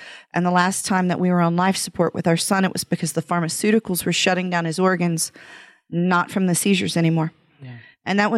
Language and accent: English; Choctaw, Oklahoma, United States; moved away; We moved from Oklahoma, our beloved hometown of Choctaw. Go Jackets.